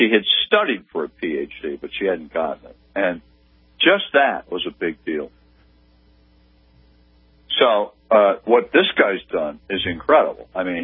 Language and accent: English; New York, United States; including I come from Nassau County, where this district is.